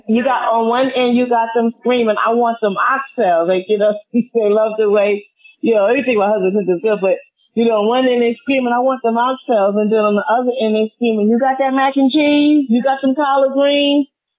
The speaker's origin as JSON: {"language": "English", "country": "United States", "said": "So I know from being an American that Americans like collard greens"}